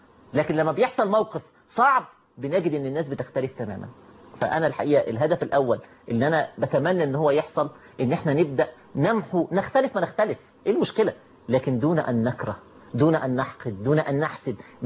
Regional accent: Egypt; موجودة في قلوبنا كمصريين أو كعرب

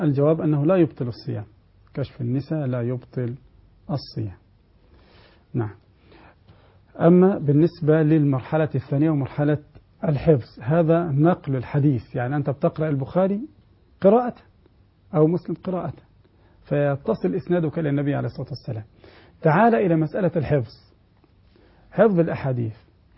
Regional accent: Kafr El Sheikh, Kafr El Sheikh Governorate, Egypt; عندنا في كفر الشيخ في مسجد الفتح

